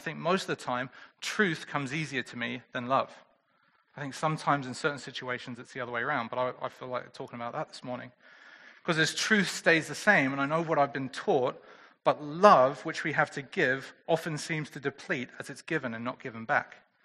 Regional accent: England, United Kingdom; I'm a man and it's partly because I'm English

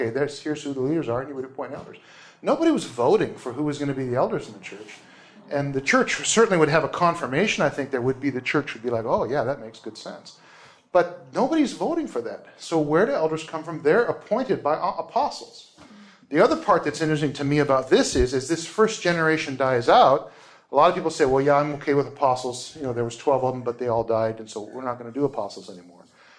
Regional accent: United States; But, I mean, I grew up in the States, so democracy, right?

